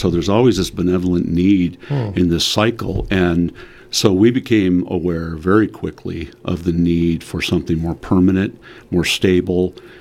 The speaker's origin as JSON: {"language": "English", "region": "Illinois", "country": "United States", "tie": "born or raised there", "also_born_or_lived": "Marshfield, Wisconsin", "said": "But I was born in Marshfield, okay. So that's kind of my claim here, and okay. Then moved down to Illinois just over the border when I was young"}